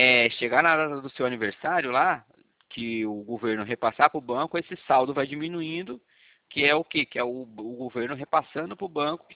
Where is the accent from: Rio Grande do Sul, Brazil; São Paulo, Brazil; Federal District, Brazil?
São Paulo, Brazil; São José dos Campos; eu sou aqui de São José dos Campos. Aqui do ladinho aí.